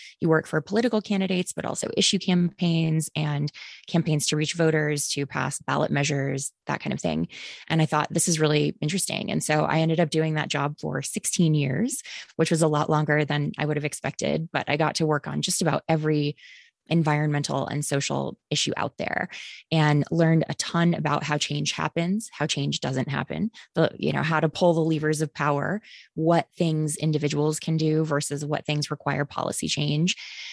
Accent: Green Bay, Wisconsin, United States; also born or lived in Southern US; I grew up mostly in Green Bay, Wisconsin, a wonderfully polluted paper mill town. And we moved around a bit. So I lived also in the South for some of my growing up years.

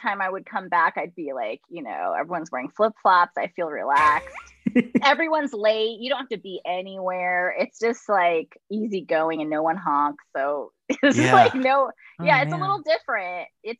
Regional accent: New York, United States; but I'm like, being a New Yorker, you'd be like, they're not working hard enough.

